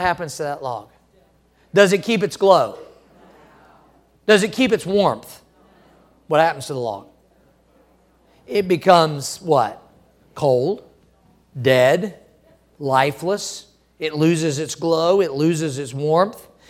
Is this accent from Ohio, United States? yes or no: no; Missouri, United States; now in Florida, United States; I remember as a child growing up in Missouri, we'd have some really harsh winters and we'd have blizzards and we'd have lots of snow and ice.